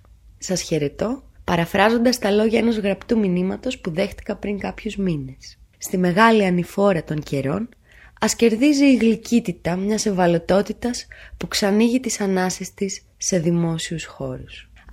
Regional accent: Perama, Attica, Greece; now in Athens, Greece; και ζω στην Αθήνα. Αλλά μεγάλωσα στο Πέραμα, μια συνοικία του Πειραιά.

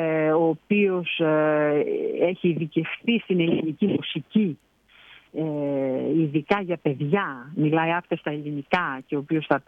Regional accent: Palamas, Thessaly, Greece; Επειδή είμαι και εγώ από την Καρδίτσα, τον Παλαμά

